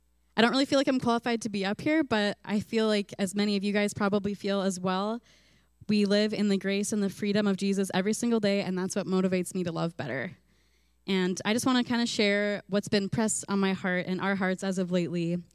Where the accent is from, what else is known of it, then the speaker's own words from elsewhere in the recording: Canada; If you don't know me, I'm 32 years old. I'm a Canadian.